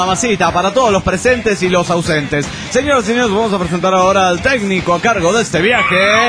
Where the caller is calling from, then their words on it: Buenos Aires, Argentina; Y soy de Buenos Aires, República Argentina.